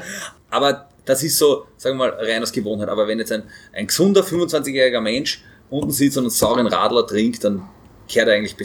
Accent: Vienna, Austria; Also da, wo ich herkomme, nämlich von da, ja, wo wir jetzt gerade sind, in Wien-Simmering, Sissi-Simmering, da trinkt man das Bier noch ungestreckt.

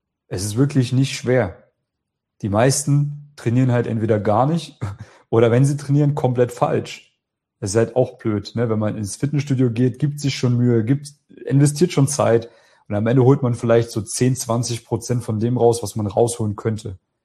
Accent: East Germany, Germany; Ich würde natürlich nach München gehen wahrscheinlich, weil es mir dort am besten gefällt. Als Ossi.

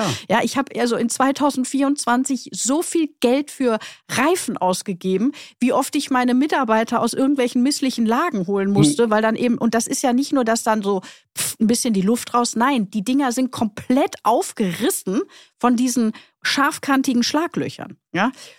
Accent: Krefeld, North Rhine-Westphalia, Germany; Also ich komme ja aus Raum Krefeld, ne? Wir haben da ein paar.

